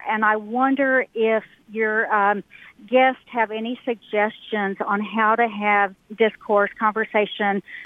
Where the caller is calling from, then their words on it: Texas, United States; Hi. I'm from the Texas Panhandle, where all my family farms cotton.